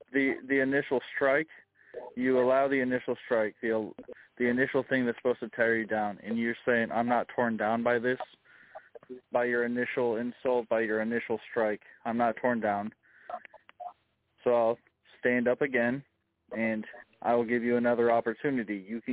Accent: Chicago, Illinois, United States; I'm from Chicago, and I work security in the school system.

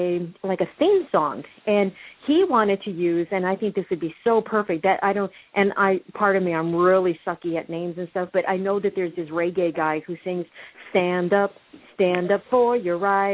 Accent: Nevada, United States; I'm in Texas right now because I'm from Nevada

